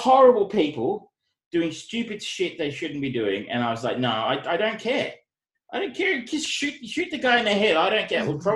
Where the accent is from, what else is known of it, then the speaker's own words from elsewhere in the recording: Geelong, Victoria, Australia; I grew up in Geelong, where the word fuck is punctuation.